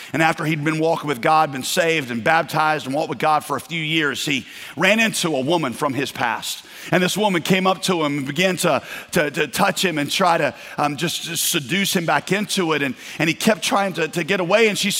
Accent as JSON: {"language": "English", "country": "United States", "said": "they would immediately start picking up on stuff that as an American, I never picked up on."}